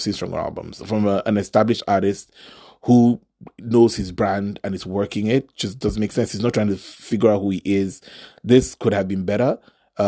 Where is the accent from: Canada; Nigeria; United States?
Nigeria; Maybe it's because I'm Nigerian and my ears are tuned to that sort of, there's a vibe.